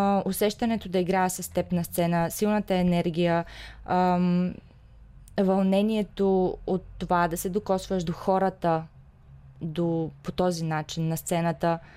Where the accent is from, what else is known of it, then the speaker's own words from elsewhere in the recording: Shumen, Shumen Province, Bulgaria; уроците са в София, а ние сме от Шумен